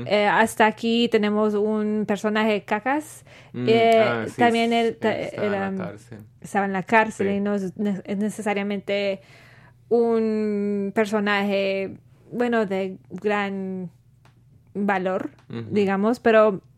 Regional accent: Mexico; Y nosotros siendo mexicanos sabemos que la gente somos de diferentes

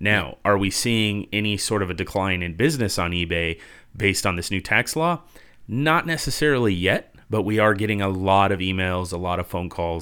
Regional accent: California, United States; you know, we're both from California originally. I keep that quiet most of the time.

